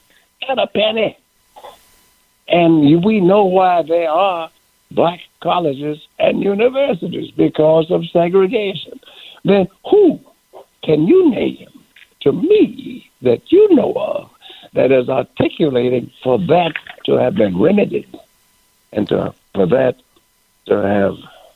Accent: Richmond, Virginia, United States; When I was growing up in Richmond, I would go to church at 14th and Broad Streets. That was First African Baptist Church.

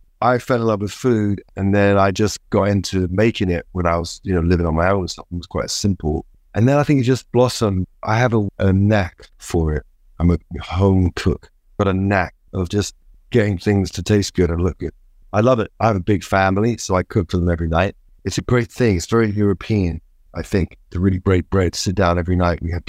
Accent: England, United Kingdom; I'd never had food like that growing up in England.

